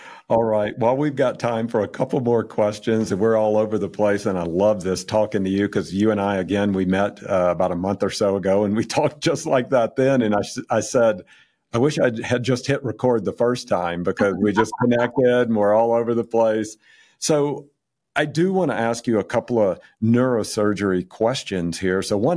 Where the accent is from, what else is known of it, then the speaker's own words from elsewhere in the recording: Mississippi, United States; hey, I grew up in Mississippi